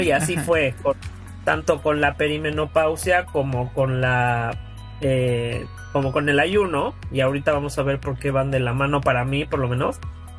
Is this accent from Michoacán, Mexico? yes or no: no; Mexico City, Mexico; now in Houston, United States; Soy una mujer de la Ciudad de México que vive en Houston.